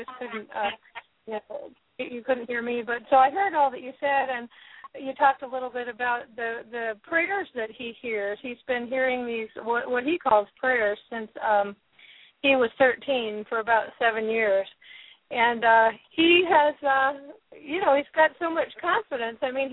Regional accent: California, United States; we were driving in my home state of California.

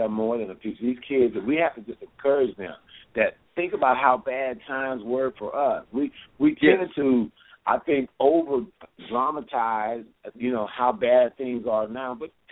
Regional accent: Texas, United States; Hey, I'm from East Texas. I'm a country boy. I'm country as a dozen of fresh brown eggs. I'm proud of it.

